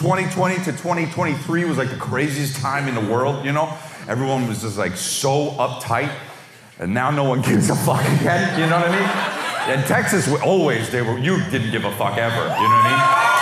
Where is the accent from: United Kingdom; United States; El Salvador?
El Salvador; I'm ice cold from El Salvador.